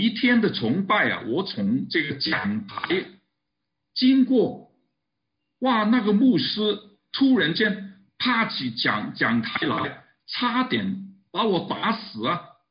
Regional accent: Guangdong, China; 这个可能是我们广东人的术语啊

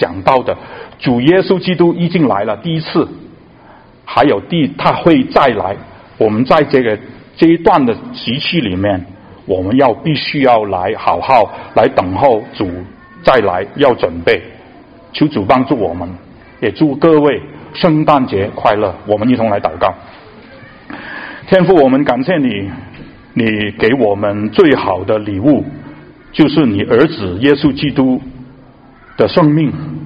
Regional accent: Hong Kong; moved away; 我是从香港来的

